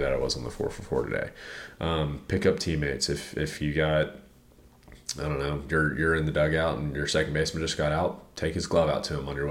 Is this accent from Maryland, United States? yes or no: no; Houston, Texas, United States; I grew up in Houston longer than you did.